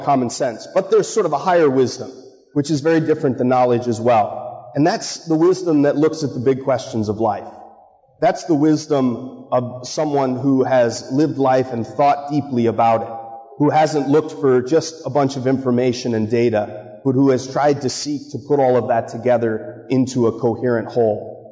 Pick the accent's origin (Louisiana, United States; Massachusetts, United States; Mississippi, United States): Massachusetts, United States; Marblehead; And I grew up in Marblehead. You know, we didn't have agriculture in Marblehead.